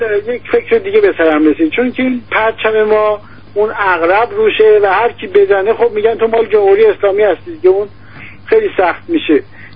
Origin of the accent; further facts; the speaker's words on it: Iran; نشون بدیم آقا ما ایرانی هستیم، این نظام رو نمیخواد